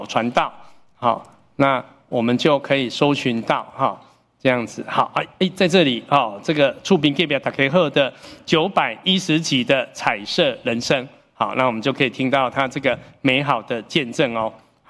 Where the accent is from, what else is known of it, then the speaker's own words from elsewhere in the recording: Taiwan; 那我是跟他说因为我是台语环境长大，我觉得很亲切啊